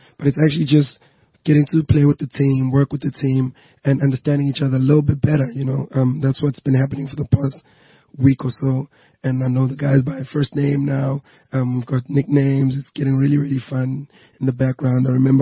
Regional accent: Durban, KwaZulu-Natal, South Africa; growing up in Durban, the slang is different, the way you act, and it's very different.

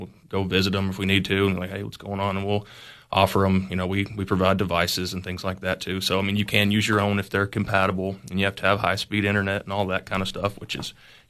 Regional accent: Baxter, Tennessee, United States; pretty much born and raised in Baxter.

